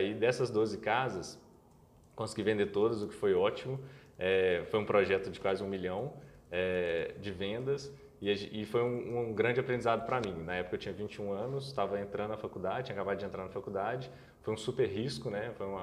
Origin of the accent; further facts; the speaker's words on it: Belo Horizonte, Minas Gerais, Brazil; born there; Isso é, nasci em Belo Horizonte, minha família é daqui, meus pais são daqui, minha mãe na verdade é carioca, mudou e encontrou meu pai aqui.